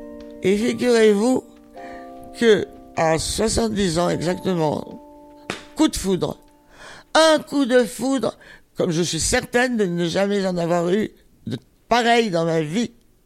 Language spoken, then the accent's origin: French; Montélimar, Auvergne-Rhône-Alpes, France; J'ai grandi à Montélimar.